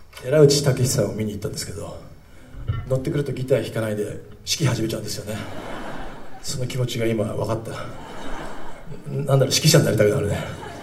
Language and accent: Japanese; Kumagaya, Saitama, Japan; まあ僕の地元のね、まあ、生まれ故郷の熊谷から始まったんですけど